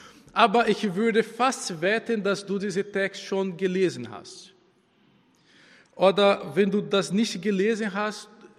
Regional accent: Brazil; German is a second language; moved away as an adult; now in Germany; Ich komme aus Brasilien. Ich wohne seit 8 Jahren ungefähr in Deutschland. Ich habe noch in Brasilien Theologie studiert, ich habe in Brasilien auch Deutsch gelernt.

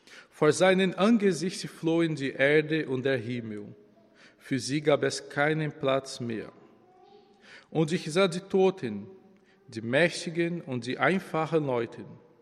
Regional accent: Brazil; German is a second language; moved away as an adult; now in Germany; Ich komme aus Brasilien. Ich wohne seit 8 Jahren ungefähr in Deutschland. Ich habe noch in Brasilien Theologie studiert, ich habe in Brasilien auch Deutsch gelernt.

